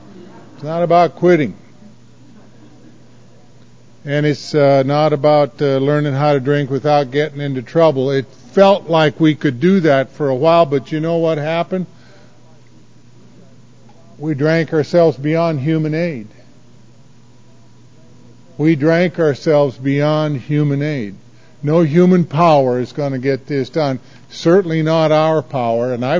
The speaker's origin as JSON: {"language": "English", "town": "Los Angeles", "region": "California", "country": "United States", "said": "It's good to be here in Florida again. I come from Los Angeles, and it's a little tricky being here only because in L.A., when we inhale, we know we're inhaling."}